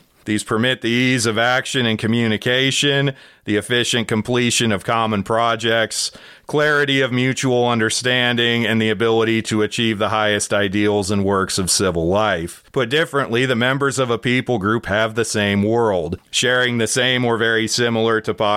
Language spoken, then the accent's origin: English; England, United Kingdom; I'm a snobby Englishman.